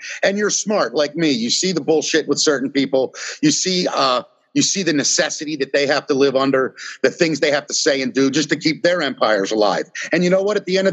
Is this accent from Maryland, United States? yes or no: yes; Baltimore, Maryland, United States; Yeah, right. Actually, I'm Lauraville, right below Hamilton, little Herring Run Park.